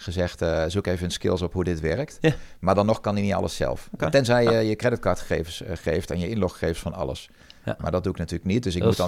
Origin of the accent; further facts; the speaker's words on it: Netherlands; Ik ben een Nederlander, ik wil het gewoon even testen.